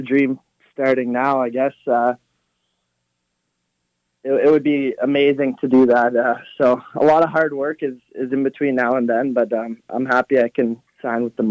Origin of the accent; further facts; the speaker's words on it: Toronto, Ontario, Canada; and Toronto's my hometown as well, so I'm really happy I can stay home.